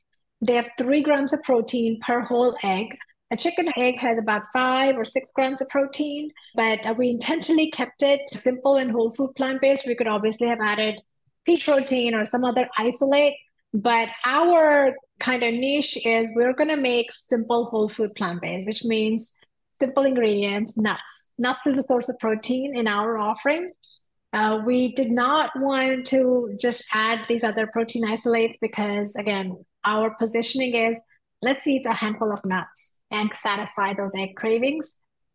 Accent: India; I'm Indian, so I'm very well aware of all the kinds of plant sources

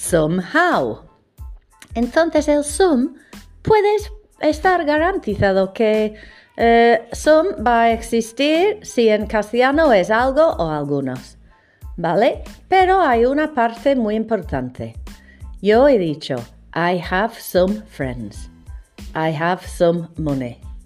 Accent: Manchester, North West England, United Kingdom; Spanish is a second language; Pero como yo soy de Manchester, digo sum.

